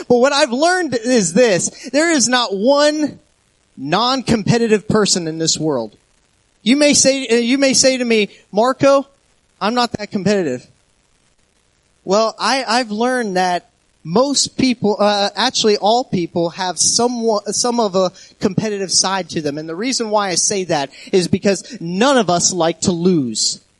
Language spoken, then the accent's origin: English; Botswana; also born or lived in Cameroon; I grew up on the continent of Africa in Botswana and Cameroon.